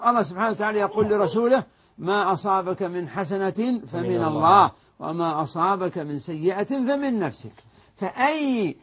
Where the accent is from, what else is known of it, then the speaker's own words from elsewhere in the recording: Al Majmaah, Riyadh Province, Saudi Arabia; يعني واحد رايح من الرياض للمجمع ديرتنا